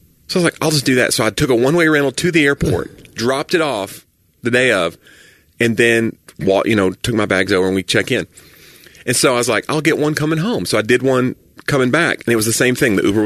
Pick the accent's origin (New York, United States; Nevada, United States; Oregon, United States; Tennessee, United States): Tennessee, United States; Knoxville; When I grew up in Knoxville, there was umbrellas that people would sell.